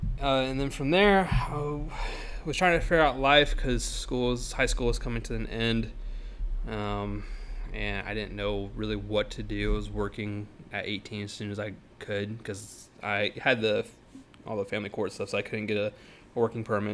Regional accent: Sacramento, California, United States; So I'm 28, you know. Been in California my whole life. I'm originally from Sacramento.

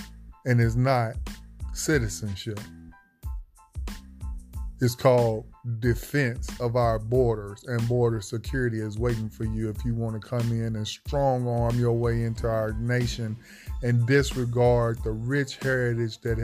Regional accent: United States; born there; I'm a black man, okay? I was born here in America several generations, as far back as I can trace my family tree.

